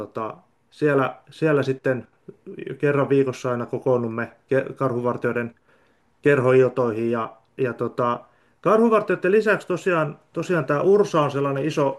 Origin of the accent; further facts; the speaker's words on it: Ulvila, Satakunta, Finland; Ulvilasta olen kotoisin, tuosta Satakunnasta, Porin vierestä